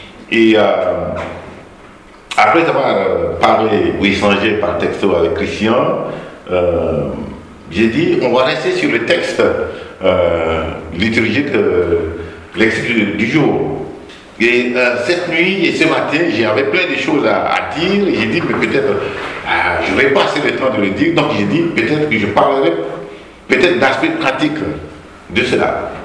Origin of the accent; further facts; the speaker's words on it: Chad; nous sommes originaires du Tchad. Nous sommes nés et nous avons grandi là-bas. Nous sommes mariés. Ensuite, nous avons quitté pour venir étudier ici avec l'intention de retourner servir, travailler au Tchad.